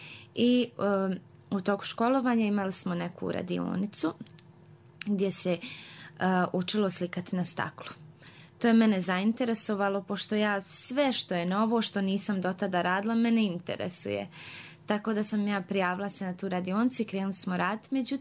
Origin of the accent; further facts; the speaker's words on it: Vlašić, Federation of Bosnia and Herzegovina, Bosnia & Herzegovina; jer kod nas na Vlašiću nema ni signala za mobitel, nismo imali fiksne telefone